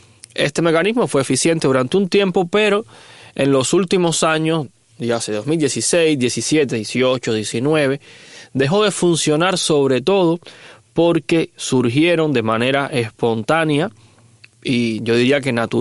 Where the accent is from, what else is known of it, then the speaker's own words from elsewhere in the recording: Cuba; yo le llamaría simplemente los fenicios del Caribe, que somos los cubanos